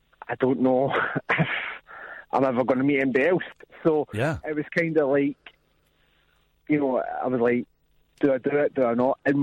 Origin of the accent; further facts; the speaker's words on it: Glasgow, Scotland, United Kingdom; Well, see, this is the thing. I'm from Glasgow, right?